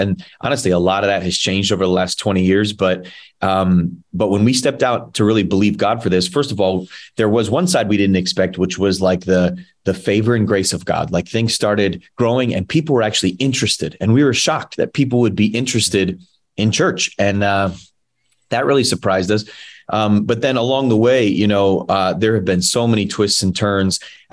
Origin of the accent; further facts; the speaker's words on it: New England, United States; I mean, I grew up in New England, and I was part of a traveling music group and have a production background